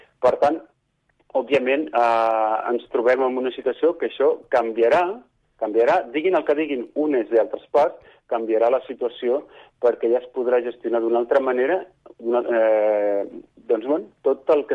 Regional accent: Reus, Catalonia, Spain; jo vaig créixer a Reus

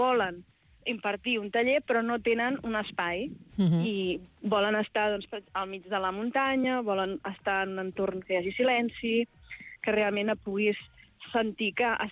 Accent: Terrassa, Catalonia, Spain; now in Vall Fosca, Spain; Ara fa 4 anys que visc aquí. Jo sóc de Terrassa, d'origen, i la veritat és que no tinc pensat tornar-hi.

